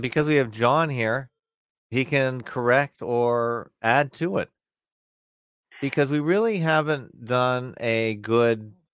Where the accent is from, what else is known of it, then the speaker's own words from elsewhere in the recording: Canada; as a Canadian, it's almost sacrilegious not to watch it.